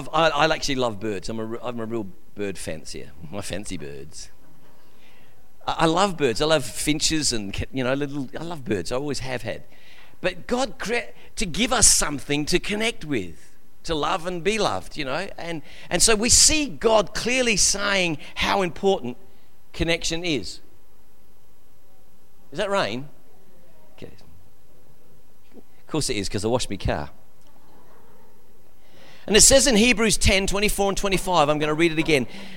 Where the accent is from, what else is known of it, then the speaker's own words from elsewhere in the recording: Christie's Beach, South Australia, Australia; I mean, I remember growing up in Christie's Beach, and everyone in the street knew everybody.